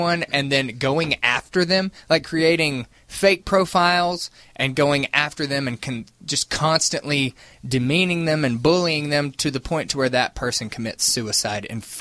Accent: Temucket, Minnesota, United States; I'm from Temucket, Minnesota.

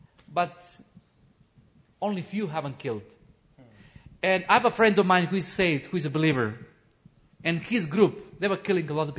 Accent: North Macedonia; English is a second language; I'll tell them that I'm from Macedonia, because once we live together in one country.

